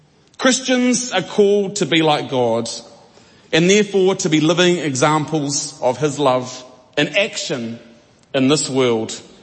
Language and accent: English; Taranaki, New Zealand; I come from Taranaki, and Pariaka is a place that's special to me.